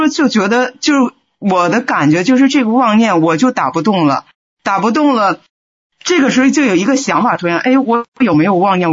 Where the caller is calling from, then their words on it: Beijing, China; 我是北京的。